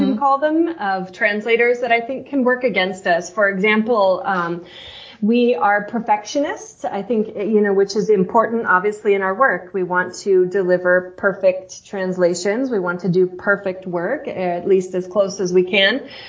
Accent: Denver, Colorado, United States; I grew up in Denver, and then I went to college in Gunnison, to Western State College, also in Colorado, mm-hmm.

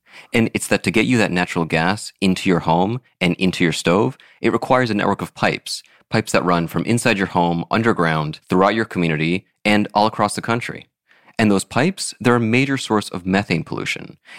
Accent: Florida, United States; I grew up in Florida where everyone had an electric stove.

